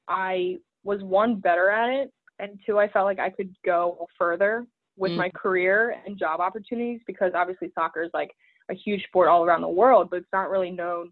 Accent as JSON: {"language": "English", "region": "Maryland", "country": "United States", "tie": "born or raised there", "said": "I think being born and raised in Maryland, especially with lacrosse being the hotbed, I was pretty young."}